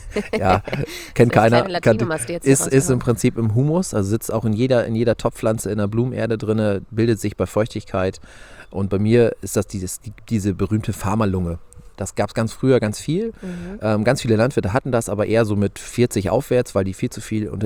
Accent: Lower Saxony, Germany

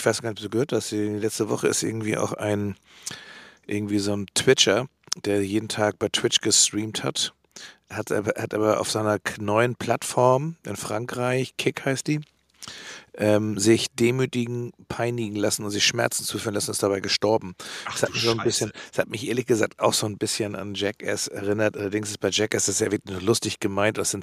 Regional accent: Germany; Als Deutscher bist du in dem Ort, der eigentlich natürlich J-Lo heißt

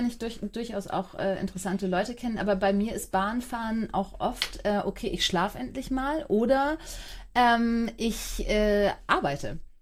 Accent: Hamburg, Germany; Ich bin alleinerziehend, bin Hamburgerin und bin 8 Jahre jede zweite Woche in Frankfurt gewesen.

